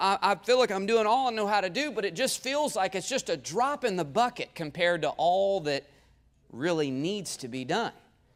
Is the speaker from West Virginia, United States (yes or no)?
no; Ardmore, Oklahoma, United States; now in Oklahoma City, United States; When I had very first moved to Oklahoma City, I grew up in Ardmore, just about an hour and a half south of here. And I moved up here to come to Heartland when I was 18 years old.